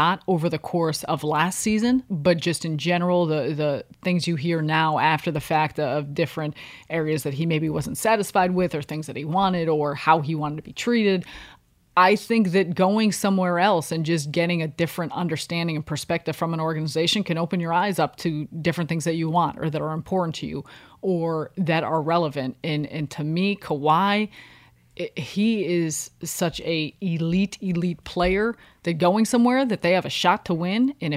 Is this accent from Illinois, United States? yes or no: yes; Chicago, Illinois, United States; Maybe it's because I'm from Chicago.